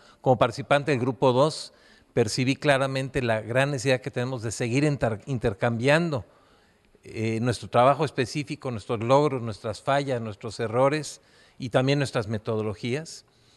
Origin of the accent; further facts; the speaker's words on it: Mexico; Pues yo como mexicano les agradezco lo que en este momento ha sucedido